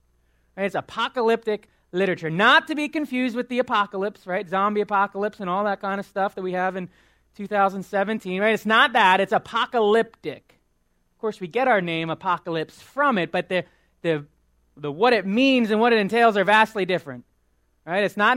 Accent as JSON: {"language": "English", "town": "Quakertown", "region": "Pennsylvania", "country": "United States", "tie": "born or raised there", "said": "I grew up in Quakertown."}